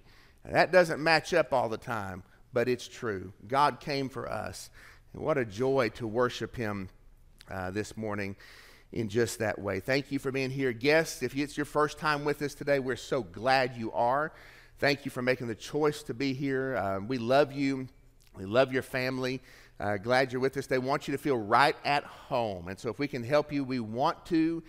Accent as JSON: {"language": "English", "town": "East Ridge", "region": "Tennessee", "country": "United States", "tie": "born or raised there", "also_born_or_lived": "Chattanooga", "lives_now": "Gainesville, United States", "said": "I'm not from Gainesville, but I live here. If somebody declared I had to go do a registration or a census, I would have to go back to Chattanooga, where I was born, at Erlanger Hospital, or in East Ridge, where I grew up."}